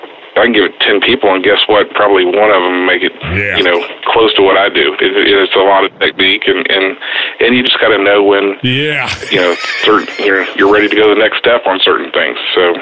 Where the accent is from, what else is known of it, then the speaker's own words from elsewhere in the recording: Galveston, Texas, United States; I was born and raised here in Texas, but grew up kind of in the Ball High, Texas City area, Galveston. But I've been in Houston since 91.